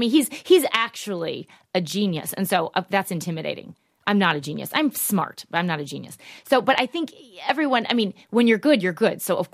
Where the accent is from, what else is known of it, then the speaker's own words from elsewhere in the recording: Midwest, United States; as I mentioned, I'm from the Midwest. Maybe we're a little polite there.